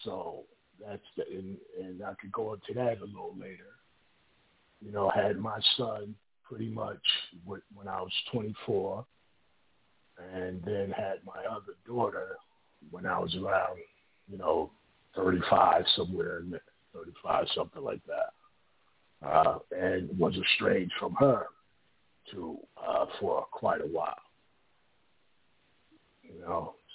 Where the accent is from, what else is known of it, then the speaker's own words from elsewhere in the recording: Paterson, New Jersey, United States; moved away; I'm from Patterson, pretty much raised there, not born there, but raised there for the majority of my life, relocated, you know, to the North Carolinas